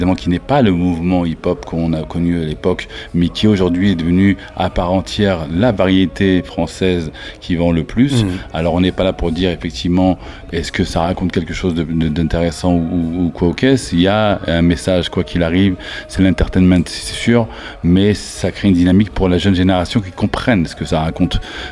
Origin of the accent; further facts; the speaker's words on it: Morocco; Toujours le Maroc parce que mon pays d'origine, et surtout que je viens de là-bas